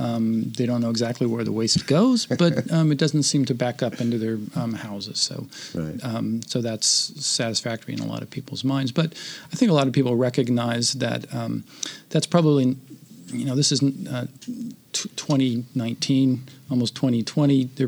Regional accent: California, United States; Right. I came from Southern California, so when I came up here to work, half the systems seemed to be cesspools.

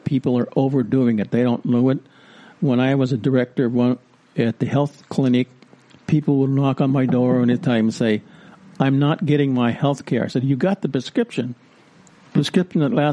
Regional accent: California, United States; When I grew up here in Sonoma County.

